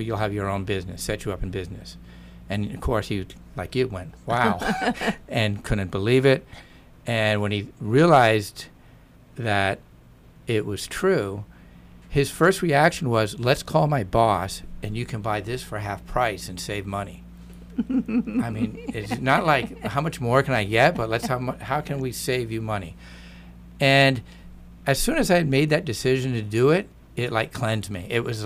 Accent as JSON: {"language": "English", "country": "U.S. Virgin Islands", "tie": "born or raised there", "said": "And I grew up in the Virgin Islands"}